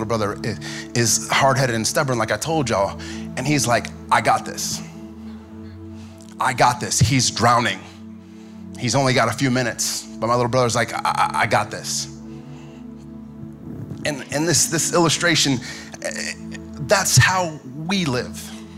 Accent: Missouri, United States; You all know I'm not from California. I talk about it a lot. I'm from Missouri.

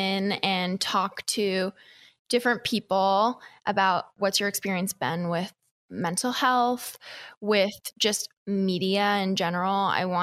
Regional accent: Seattle, Washington, United States; So I grew up in Seattle, Washington. I come from a little bit of a blended family. My mom was actually from Mongolia and my dad is from Seattle.

